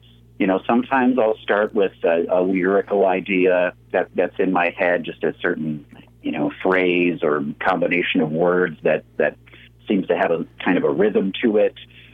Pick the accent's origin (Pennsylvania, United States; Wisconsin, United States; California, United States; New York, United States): Wisconsin, United States; now in Albuquerque, United States; I'm originally from Wisconsin, and in Wisconsin, I had played all throughout my teens and 20s in various bands and different incarnations as a musician. I moved to Albuquerque about 8 years ago from Wisconsin